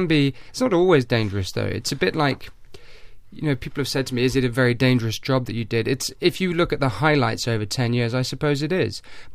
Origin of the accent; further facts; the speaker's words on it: England, United Kingdom; my father's Hungarian and my mum's Welsh, and I grew up in England, in this country.